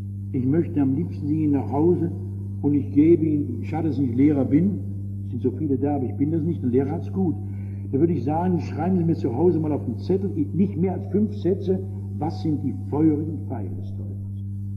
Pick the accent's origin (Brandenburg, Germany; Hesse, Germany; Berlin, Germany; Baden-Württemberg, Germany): Hesse, Germany; Ich bin groß geworden im Schatten der Saalburg. Das ist eine alte römische Burg, die man im Taunus ausgegraben hat, die man wieder aufgebaut hat.